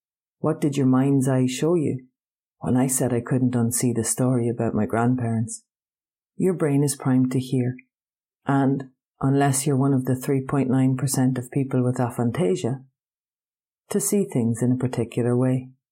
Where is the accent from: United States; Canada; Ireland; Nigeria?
Ireland; Grainne Whale, our pirate queen, or Grace O'Malley, as ye English speakers might know her.